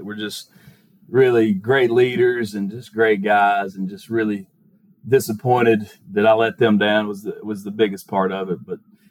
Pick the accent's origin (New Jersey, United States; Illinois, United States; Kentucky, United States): Kentucky, United States; Campbellsville; He was coaching there at a local college, Campbellsville University, there in my hometown.